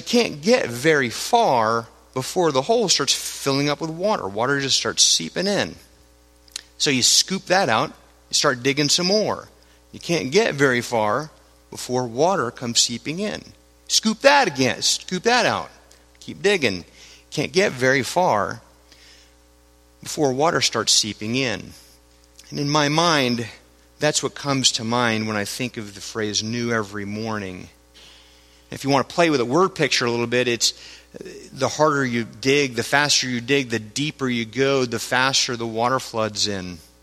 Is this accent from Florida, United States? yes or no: yes; Florida, United States; I grew up in South Florida. I go to the beach every now and then, as Floridians are known to do.